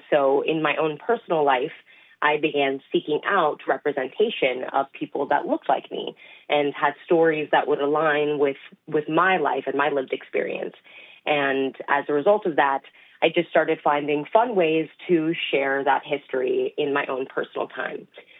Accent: Pacific Northwest, United States; also born or lived in Idaho / Washington; now in Oregon, United States; I grew up in the Pacific Northwest generally. I spent some time in Idaho and some time in Eastern Washington and graduated in Washington and then found my way to Oregon

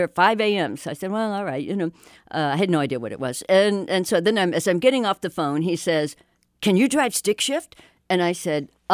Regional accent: Dallas, Texas, United States; I knew who Bonnie and Clyde were because I grew up in Dallas, you know, but a lot of people didn't know who they'd been.

